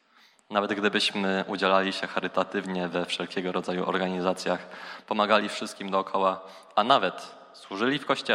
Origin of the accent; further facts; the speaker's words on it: Przemyśl, Subcarpathian Voivodeship, Poland; now in Kraków, Poland; Pochodzę z Przemyśla. Od kilku lat studiuję tutaj na krakowskim AGH.